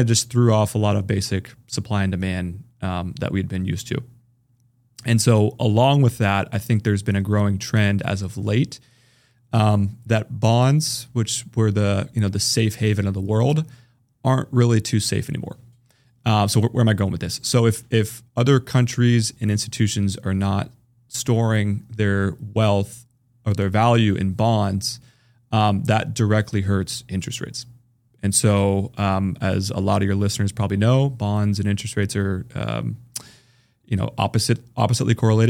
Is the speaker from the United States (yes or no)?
yes; Seattle, Washington, United States; I mean, I'm from Seattle. Shout out Seattle.